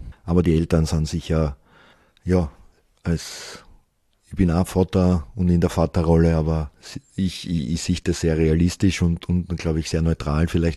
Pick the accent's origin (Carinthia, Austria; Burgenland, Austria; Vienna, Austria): Vienna, Austria; Also ich bin ein Wiener, ich liebe die Stadt, aber ich bin nicht in der Stadt aufgewachsen. Das heißt, ich bin in Transdanubien aufgewachsen, im 22. Das war dann vergleichbar eigentlich mit dem Ländle. Ja. Ich wohne jetzt im 21. neben dem Machfeldkanal.